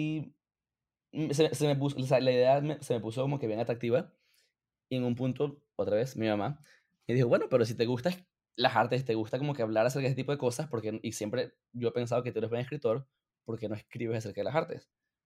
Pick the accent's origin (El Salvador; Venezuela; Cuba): Venezuela; now in United States; Me acuerdo que el año que nos mudamos a los Estados Unidos de Venezuela, en el 2005